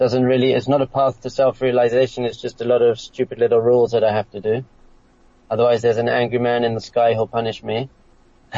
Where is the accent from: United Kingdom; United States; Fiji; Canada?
United Kingdom; England; Well, I'm from England. My parents are both South African, by the way.